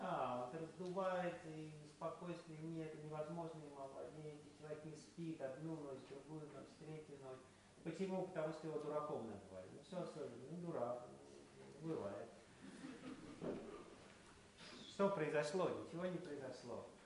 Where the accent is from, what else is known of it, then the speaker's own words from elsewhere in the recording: Moscow, Russia; Я из Москвы, и там все бегут куда-то.